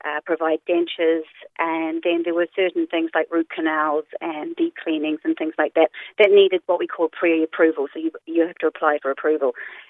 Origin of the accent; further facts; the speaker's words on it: Carlow, Leinster, Ireland; because I'm from Carlow and know some of the dentists